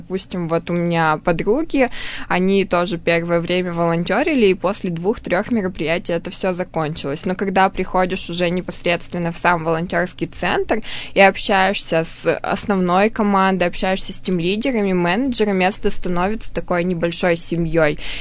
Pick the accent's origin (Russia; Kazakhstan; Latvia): Russia; Perm Krai; Я уехала к себе в родной поселок. Я сама из Пермского края. Это поселок относительно небольшой